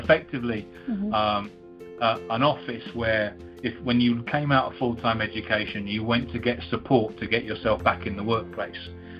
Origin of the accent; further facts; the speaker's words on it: Folkestone, South East England, United Kingdom; So I started working for Mr. Seymour in the W.H. Smith store at the age of about 17 in my hometown of Folkestone in Kent, which is, if you want to look it up on the map, is the closest point of the UK to France.